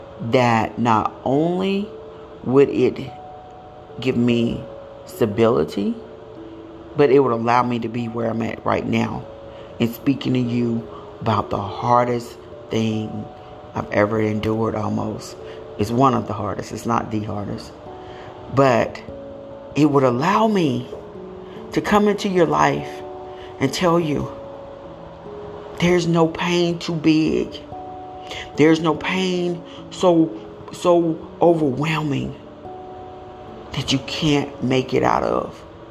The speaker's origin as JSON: {"language": "English", "town": "Elba", "country": "United States", "tie": "born or raised there", "said": "journey to my hometown of Elba to live with my grandmother."}